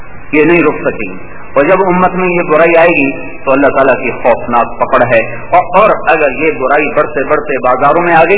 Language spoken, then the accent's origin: Urdu; Khanewal, Punjab, Pakistan; تو خانے وال میرا ہوم ڈسٹرکٹ ہے، کریم میرا گاؤں ہے